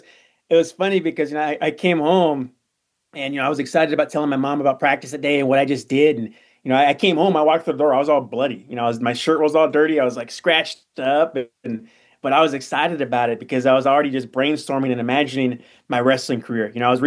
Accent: California, United States; born there

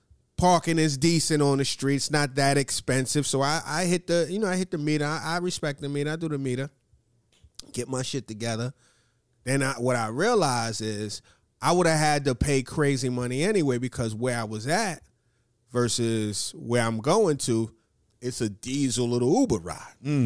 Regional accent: New York, United States; me as a New Yorker, and this has been going on for a while, but me, I take pride in being able to find street parking in New York.

